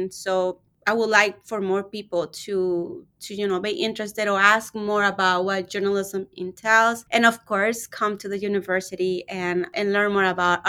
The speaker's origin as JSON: {"language": "English", "region": "Sonora", "country": "Mexico", "tie": "born or raised there", "lives_now": "Tucson, United States", "said": "And so I'm born and raised in Sonora, Mexico."}